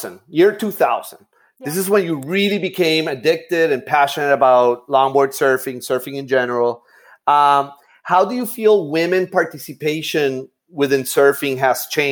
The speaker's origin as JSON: {"language": "English", "country": "Puerto Rico", "said": "I'm from Puerto Rico."}